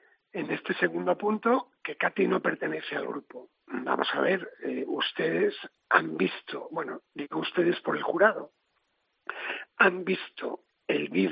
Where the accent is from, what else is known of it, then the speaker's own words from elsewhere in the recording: A Coruña, Galicia, Spain; Usted sabe que yo soy de La Coruña